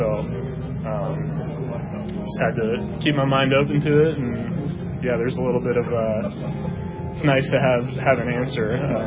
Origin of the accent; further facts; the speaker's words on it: Atlanta, Georgia, United States; Obviously, Atlanta is an amazing place, World Series champs, my hometown.